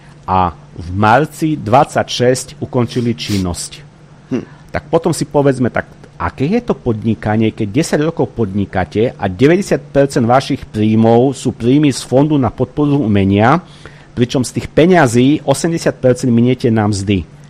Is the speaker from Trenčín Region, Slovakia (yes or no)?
no; Kamienka, Prešov Region, Slovakia; ja pochádzam z obce Kamienka, okres Stará Ľubovňa a pre mňa je to najkrajšia obec